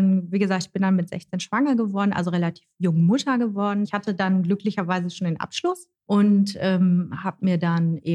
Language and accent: German; Gladbeck, North Rhine-Westphalia, Germany; Also meine Familie hat auch Zechenhintergrund. Also mein Papa war auf der Zeche, mein Opa war auf der Zeche. Genau, und ich bin in Gladbeck aufgewachsen